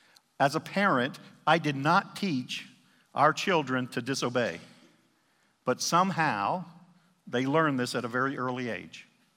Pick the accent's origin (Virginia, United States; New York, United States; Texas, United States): Texas, United States; Austin; My hometown is Austin, Texas, so I'm a Dallas fan by birth.